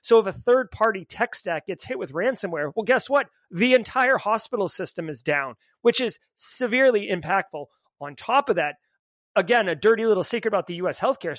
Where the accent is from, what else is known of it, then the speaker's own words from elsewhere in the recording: United States; we have lots of money, we're lazy, and we're American.